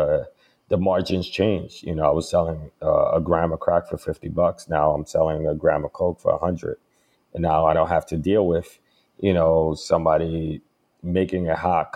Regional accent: New York City, New York, United States; I mean, I grew up in New York City, where it was, you know, very, very heavily drug infested neighborhood, where I grew up at.

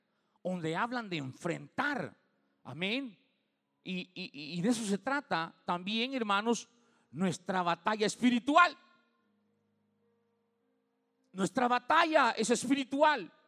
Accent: El Salvador; no iban a andar chompipeando, como decimos salvadoreños, ¿verdad?

